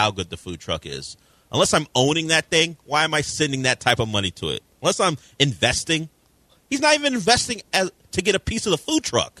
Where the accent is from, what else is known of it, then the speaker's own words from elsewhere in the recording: Florida, United States; moved away as an adult; also born or lived in Southern California / Alabama; I grew up in South Florida and spent my college years in Southern California, in Alabama.